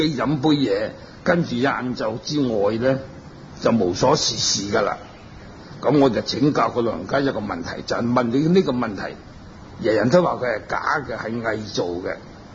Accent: Hong Kong; 旧时啦，我哋香港人南蛮啊

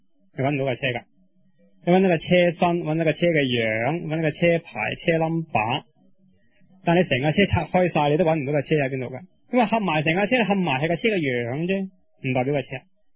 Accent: Guangdong, China; 我哋广东人用咩做文字啊？用广东话咯。

